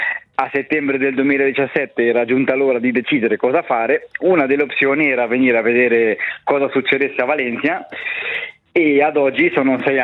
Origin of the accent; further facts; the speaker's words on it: Arbedo-Castione, Ticino, Switzerland; moved away as an adult; also born or lived in Germany; Che sono cresciuto ad Arbedo Castione, dove ho frequentato le scuole dell'obbligo